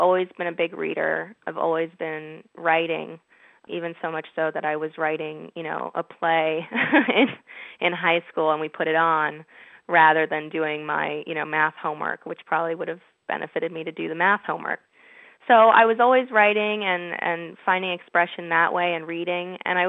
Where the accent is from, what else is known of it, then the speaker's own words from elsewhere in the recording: United States; I'm born and raised in the States, but my parents are originally from Iran, and they came to Boston and met here.